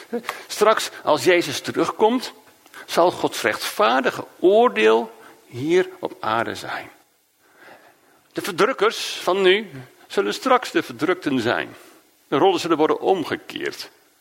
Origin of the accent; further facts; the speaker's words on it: Netherlands; Ik denk dat wij vragen zouden stellen. Als echte Nederlanders.